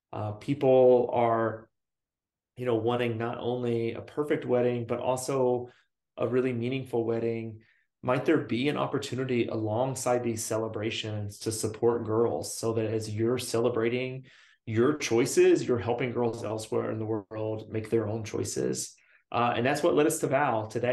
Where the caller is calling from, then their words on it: Brooklyn, New York, United States; I am based in Brooklyn, New York, which is where I am today.